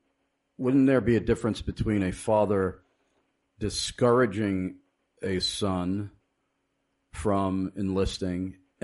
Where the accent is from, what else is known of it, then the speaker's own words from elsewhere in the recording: United States; that would disturb me as an American citizen